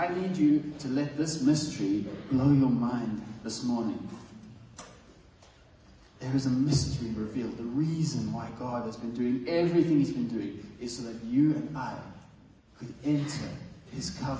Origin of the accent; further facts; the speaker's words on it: South Africa; I'm South African.